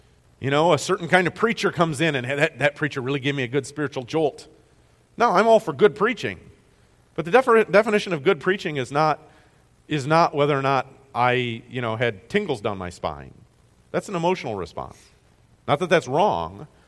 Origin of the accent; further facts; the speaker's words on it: United States; I'm an American, and so I'm, you know, linked to my country